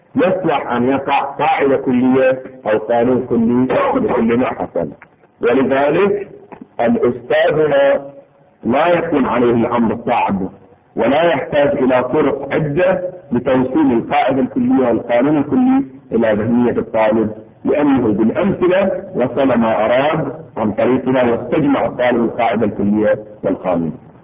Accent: Bahrain; إذا لاحظونه في الأساليب الدراسية عندنا في البحرين سابقا

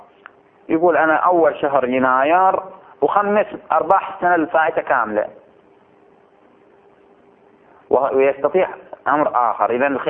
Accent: Bahrain; الراتب احنا عندنا في البحرين شهري

